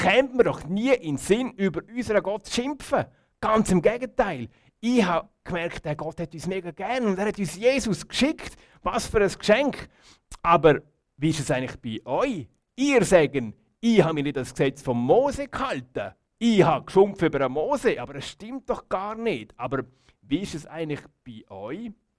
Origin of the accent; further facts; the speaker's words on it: Switzerland; Und bei uns in der Schweiz, auch im Fürstentum Liechtenstein, ist es zum Glück etwas anders.